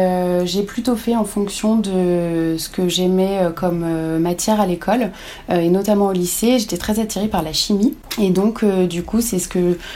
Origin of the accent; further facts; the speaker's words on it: Bourgogne-Franche-Comté, France; j'ai 30 ans, je suis originaire de Bourgogne, donc j'aime la moutarde et les bons vins.